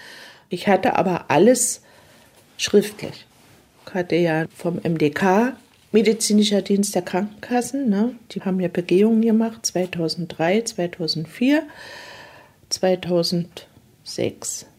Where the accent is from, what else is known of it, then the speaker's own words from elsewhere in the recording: East Germany, Germany; Ich komme aus der DDR und ich lasse mir meinen Mund nicht verbieten.